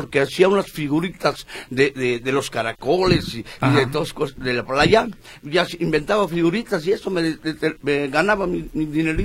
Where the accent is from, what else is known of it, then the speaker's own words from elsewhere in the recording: Mérida, Yucatán, Mexico; born there; nací en Mérida, Yucatán, abril 12 de 1945, y como carnita y cochinita pibil y papazules, y acabo de cumplir 80 años.